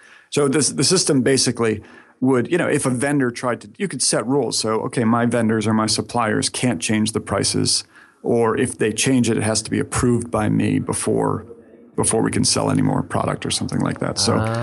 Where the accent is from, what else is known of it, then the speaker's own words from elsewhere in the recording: Boston, Massachusetts, United States; also born or lived in New York; I'm from Boston, so... but no, even when he went up, you know, his last game in Fenway, he had a standing ovation